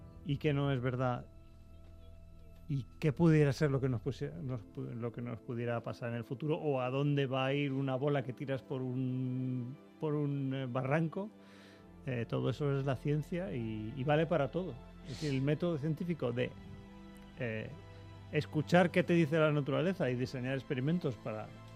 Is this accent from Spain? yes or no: yes; Spain